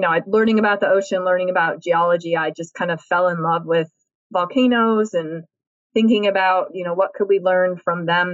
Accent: Midwest, United States; I also grew up in the landlocked Midwest.

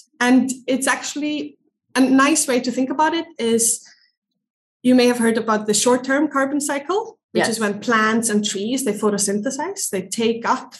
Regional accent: Iceland; And I'm from Iceland, so we have a lot of volcanoes and earthquakes and glaciers.

